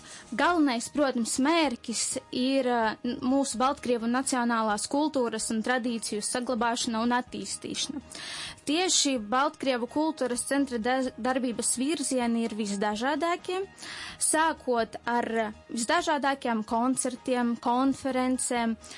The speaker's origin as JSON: {"language": "Latvian", "town": "Daugavpils", "region": "Latgale", "country": "Latvia", "said": "mēs esam no Daugavpils"}